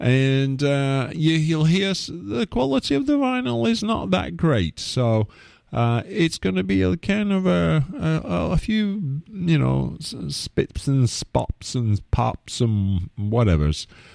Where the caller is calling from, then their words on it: Vancouver, British Columbia, Canada; I am live from Vancouver, British Columbia, Canada.